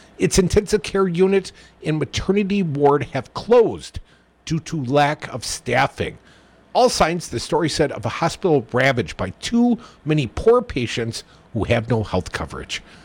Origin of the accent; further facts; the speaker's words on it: Wisconsin, United States; Wisconsin is about middle of the 50 states at 77.7 years, but my home state has seen its life expectancy drop 1.6 years between 2019 and 2020.